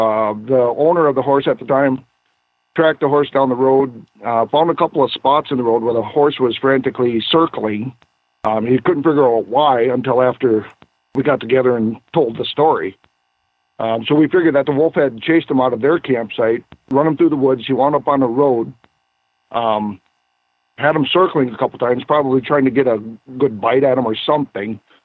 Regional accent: Michigan, United States; No. Okay. I'm from Michigan.

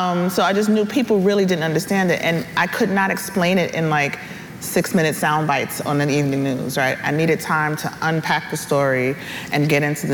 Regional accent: New York, United States; I grew up in New York. I'm from the Bronx.

